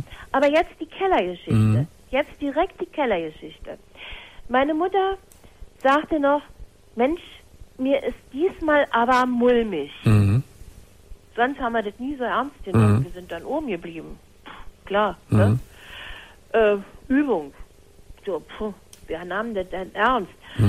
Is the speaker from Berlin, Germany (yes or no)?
yes; Berlin, Germany; Ich bin Berlinerin.